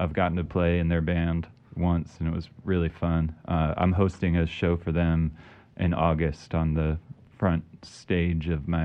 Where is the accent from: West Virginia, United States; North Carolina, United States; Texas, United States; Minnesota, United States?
North Carolina, United States; Durham; because I grew up in Durham, mm-hmm. and I grew up going to the EnoFest